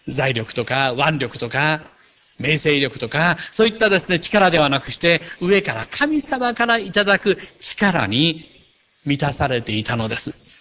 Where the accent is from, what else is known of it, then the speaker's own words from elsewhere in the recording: Kagawa, Japan; 日本で言えばですね、まあ私、香川県の人間です